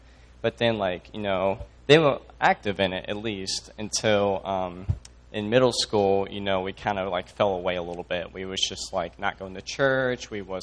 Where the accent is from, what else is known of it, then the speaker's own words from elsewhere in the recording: Rushville, Indiana, United States; It's close to my hometown of Rushville, Indiana, like 20 miles away.